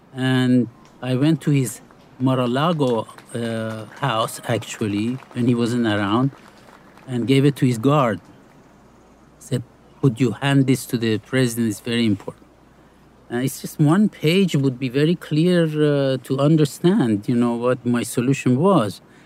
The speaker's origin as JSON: {"language": "English", "country": "Iran", "tie": "born or raised there", "said": "I grew up in Iran."}